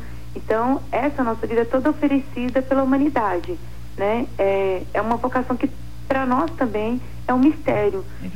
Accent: Anápolis, Goiás, Brazil; Eu sou de Anápolis, Goiás.

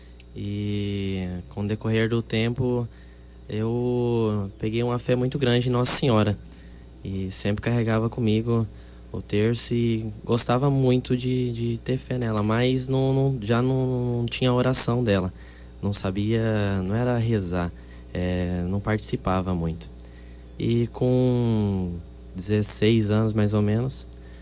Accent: Douradina, Mato Grosso do Sul, Brazil; Sou de Douradina.

